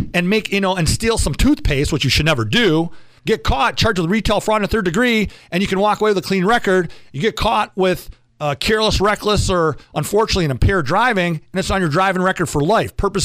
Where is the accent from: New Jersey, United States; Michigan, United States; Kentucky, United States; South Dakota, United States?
Michigan, United States; Detroit; But, you know, I grew up in Metro Detroit. I went to Berkeley. I grew up off Woodward.